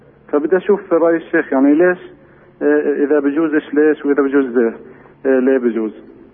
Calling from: Hebron, Hebron Governorate, Palestine; من الخليل.

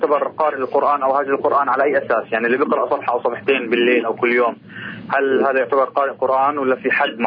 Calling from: Ramallah, West Bank, Palestine; من رام الله بحكي معك.

